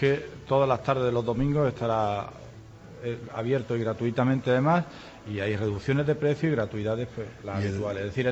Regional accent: Marbella, Andalusia, Spain; born there; Yo no soy malagueño, soy un poquito peor, soy nacido en Marbella y estudié en esta ciudad hace muchos años, hace más de 3 décadas

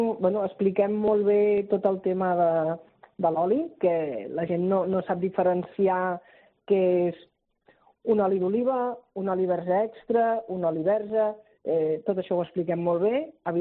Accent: Barcelona, Catalonia, Spain; Nosaltres realment som economistes i venim de Barcelona. I vam fer un canvi de vida radical, sí, ja fa uns 15 anys.

